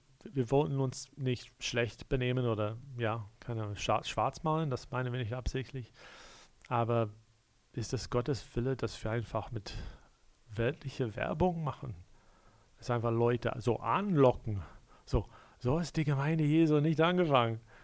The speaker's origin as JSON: {"language": "German", "country": "United States", "said": "Ich komme aus den Staaten"}